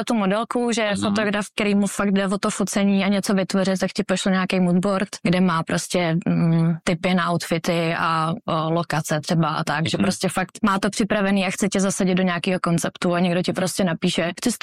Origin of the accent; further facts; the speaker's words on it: Central Bohemian Region, Czechia; Pocházím zo stredných Čech, nejsem Pražák.